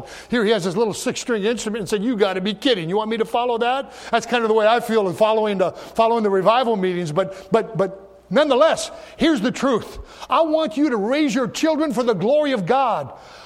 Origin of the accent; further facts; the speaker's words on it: Michigan, United States; she said she was from the UP. I said, well, so am I.